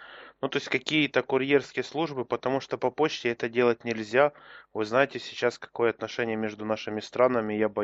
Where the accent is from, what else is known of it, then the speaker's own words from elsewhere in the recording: Ukraine; мы, допустим, с Украины